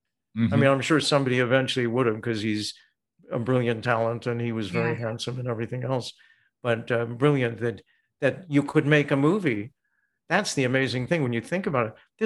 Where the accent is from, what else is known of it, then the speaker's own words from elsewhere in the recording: Chicago, Illinois, United States; But I had studied at the Teenage Workshop at Second City in Chicago, because I'm from Chicago.